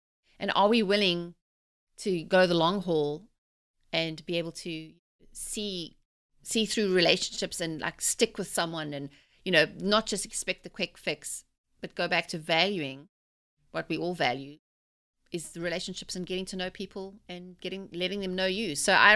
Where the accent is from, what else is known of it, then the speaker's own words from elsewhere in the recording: South Africa; I'm growing up in South Africa, you know, we have 11 official languages and we all have these different ways and a mixed culture.